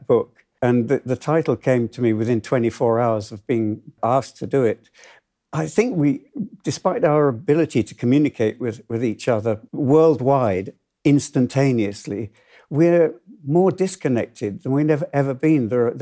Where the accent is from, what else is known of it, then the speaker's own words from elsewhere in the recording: Hull, Yorkshire and the Humber, United Kingdom; I've loved dance from when I was in Hull, you know, when I was growing up in Hull, you know, and I used to go to the Locarno. I lost my accent somewhere in the last 60 years.